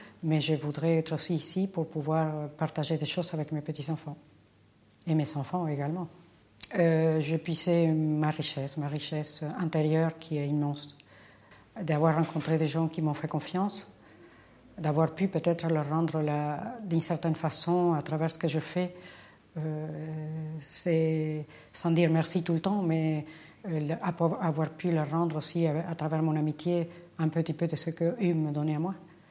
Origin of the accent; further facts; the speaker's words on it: Argentina; now in France; de pouvoir être un peu plus chez moi en Argentine, tout en continuant à être en France